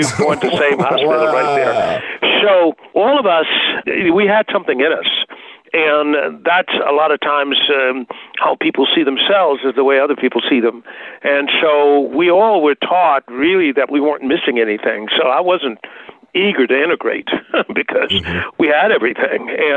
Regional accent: Tuskegee, Alabama, United States; And so Tuskegee itself, small town, but had a big legacy.

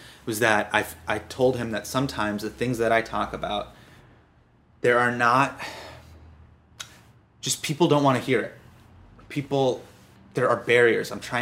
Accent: United States; I'm the American comic.

